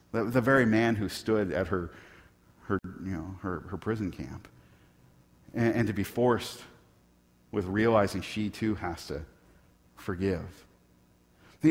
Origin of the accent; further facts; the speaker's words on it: Portland, United States; I grew up in Portland. I always expected to stay in Portland.